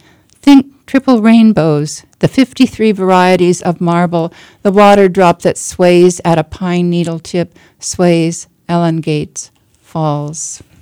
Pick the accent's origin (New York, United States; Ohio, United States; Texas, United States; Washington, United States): Washington, United States; I will always be a transplant. I grew up in Washington State. But I ended up in West Virginia because I applied for a faculty position at West Virginia University